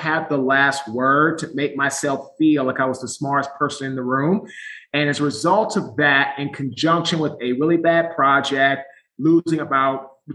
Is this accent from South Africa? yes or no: no; Washington, District of Columbia, United States; So I'm from Washington, D.C. I went to Howard University in Washington, D.C.